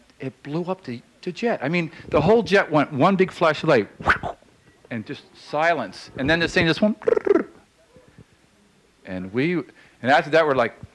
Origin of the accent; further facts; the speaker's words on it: Virginia, United States; Out on that same farm in Goochland, Virginia, I'm from Virginia, by the way, before California